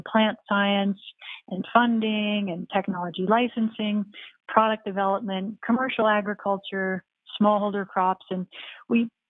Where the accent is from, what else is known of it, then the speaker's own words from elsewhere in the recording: New York, United States; I grew up in New York State where there was an area of farming around.